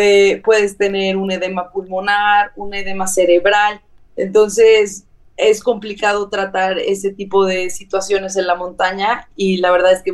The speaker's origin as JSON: {"language": "Spanish", "town": "León", "region": "Guanajuato", "country": "Mexico", "said": "volé, yo soy de León, Guanajuato, volé de León a Dallas, Doha"}